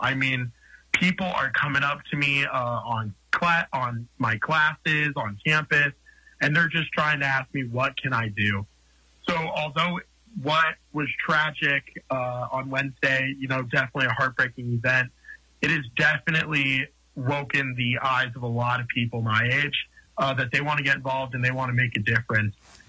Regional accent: Conrad, Montana, United States; now in Missoula, United States; Yep, I was born here in Missoula. I moved to Conrad when I was a kid, spent most of my life there, and then came back to Missoula to start my college career

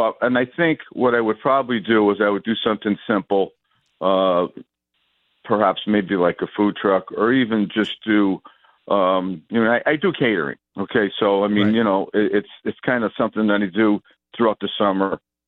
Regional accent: Northeast, United States; I'm from the Northeast. Okay, I live on practically on the coast.

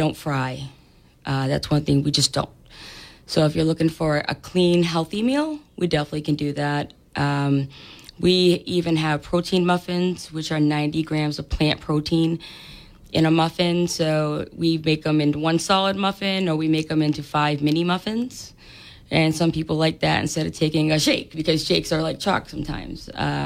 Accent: Nantucket, Massachusetts, United States; now in Fairhaven, United States; and I actually moved to Fairhaven from Nantucket in October of last year. And we're from Nantucket, and we wanted something that was the closest we could.

